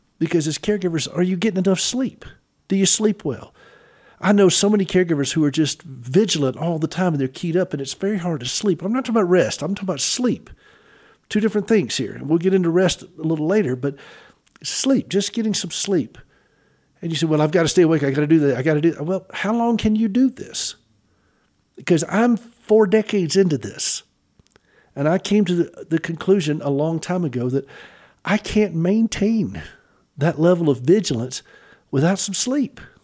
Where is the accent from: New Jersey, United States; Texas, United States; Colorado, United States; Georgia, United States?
Georgia, United States; Atlanta; also born or lived in South Carolina, United States; But I remember growing up in Georgia for a brief while. I was born in South Carolina.